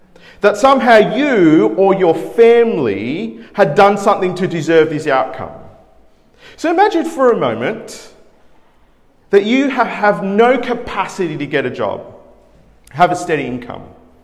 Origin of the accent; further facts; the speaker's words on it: Peru; So that's where I'm from. I'm from Peru, and decided to take my wife along to go see these ancient ruins.